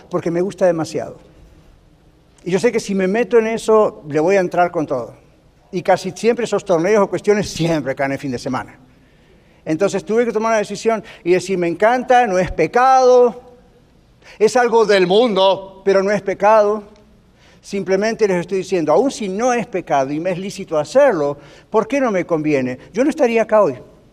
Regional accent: Colorado, United States; Pero hiking, todos sabemos, somos de Colorado, ¿quién no sabe qué es hiking? Somos todos bilingües acá.

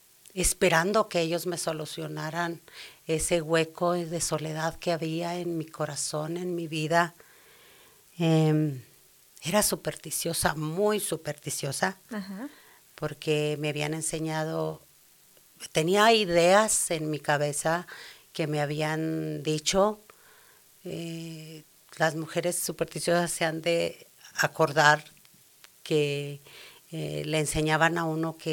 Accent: Zacatecas, Mexico; moved away as an adult; also born or lived in Durango; now in United States; Yo soy de Zacatecas, aunque ahora resido en Durango. Bueno, estoy aquí en Estados Unidos, pero mi casa está en Durango porque allí me casé.

